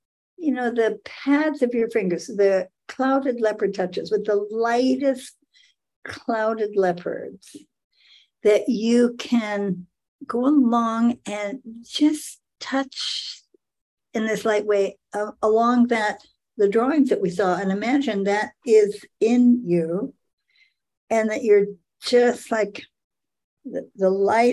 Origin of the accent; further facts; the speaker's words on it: Maryland, United States; and I'm from Maryland.